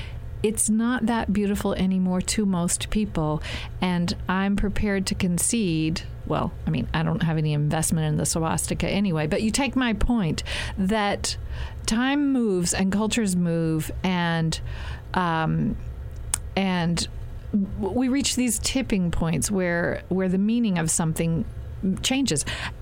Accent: the South, United States; when I say I'm a Southerner, I'm embracing plenty of things that outsiders might still make fun of, like the moonshine in the mason jar.

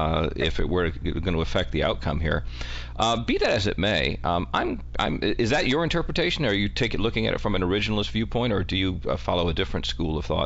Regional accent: Michigan, United States; I think there was a former governor of my home state of Michigan

